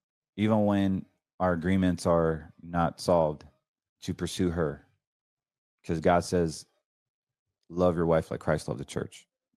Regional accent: Raleigh, North Carolina, United States; When I was born in Raleigh, North Carolina, I'm more countryer than most of these people. Literally, I grew up with shotguns.

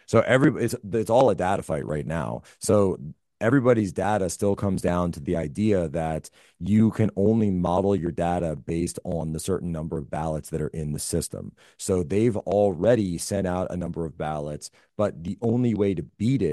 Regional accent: Pennsylvania, United States; I mean, I'm from the Philadelphia area.

